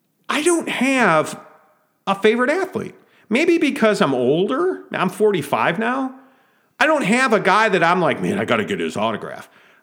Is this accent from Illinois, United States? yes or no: yes; Chicago, Illinois, United States; You would think, being a Chicagoan, Michael Jordan, Ryan Sandberg absolutely are there.